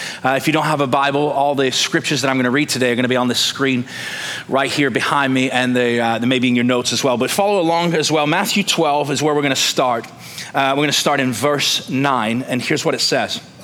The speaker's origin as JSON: {"language": "English", "town": "Manchester", "region": "North West England", "country": "United Kingdom", "tie": "born or raised there", "moved": "as an adult", "lives_now": "United States", "said": "I'm a Texan via England. I was born in Manchester, England, lived there till I was 18 years old"}